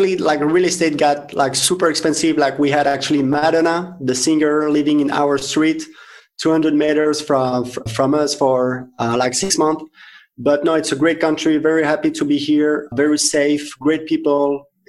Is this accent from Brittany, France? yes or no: no; Paris, Île-de-France, France; I'm French. I'm from Paris, France.